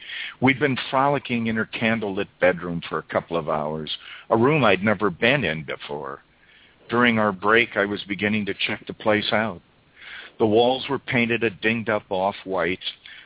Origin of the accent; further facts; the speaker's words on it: Minnesota, United States; I'm from Minnesota, but I'm calling in from Dublin, Ireland. I'm over here 6 months out of the year. My wife is Irish, so that is why I'm over here.